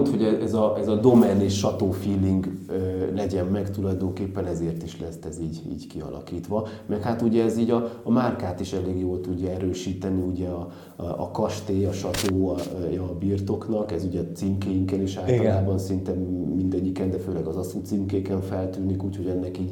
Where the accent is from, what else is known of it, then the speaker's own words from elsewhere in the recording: Budapest, Hungary; én nem a tokai borvidéken nőttem fel, aha, tehát nem vagyok úgymond tőzsgyökeres tokai. Én Budapesten nőttem fel, de anyai ágról nagyszüleim úgymond részben a borvidékről valók